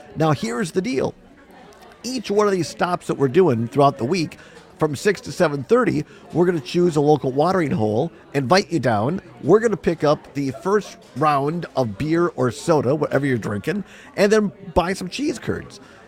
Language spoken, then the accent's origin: English; Richland Center, Wisconsin, United States; I'm proud of growing up in Richland Center.